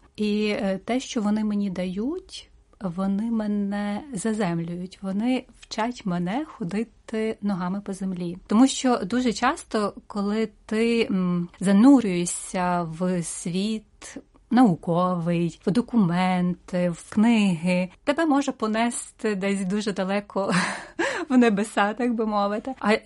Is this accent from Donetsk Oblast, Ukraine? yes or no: no; Ivano-Frankivsk, Ivano-Frankivsk Oblast, Ukraine; born there; Я народилася в місті Івано-Франківськ